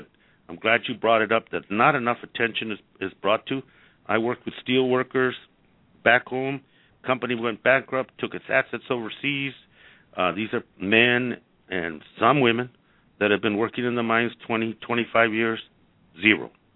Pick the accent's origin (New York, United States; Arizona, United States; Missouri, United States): Arizona, United States; In my home state, they wrote 1070, and they wrote it for the private prison industry